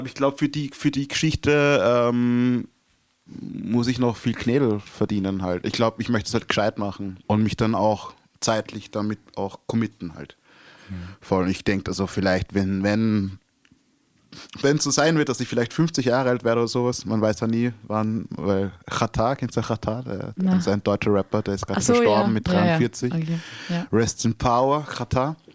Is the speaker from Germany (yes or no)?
no; Salzburg, Austria; now in Vienna, Austria; ich komme aus der Stadt Salzburg, da bist du in Wien und denkst so, Alter, was geht